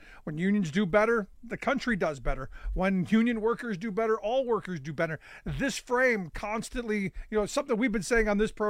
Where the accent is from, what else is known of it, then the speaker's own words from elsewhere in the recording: Cleveland, Ohio, United States; now in Pennsylvania, United States; a kid growing up in Cleveland, I don't know, not happy about it. But I love the fact that here in Pennsylvania, we are known for our Labor Day parades.